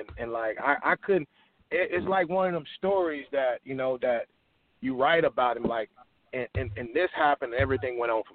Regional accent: the South, United States; like growing up in the South, in the South, I remember in high school, graduating high school

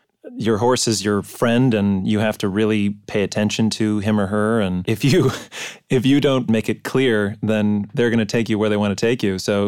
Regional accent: Orangevale, California, United States; born there; So I was born in Orangevale, California, which is kind of central California, and there's a lot of farms and a lot of barns around there.

